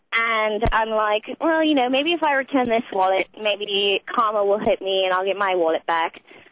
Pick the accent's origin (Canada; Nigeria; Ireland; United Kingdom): United Kingdom; London; now in Chicago, United States; I'm from London.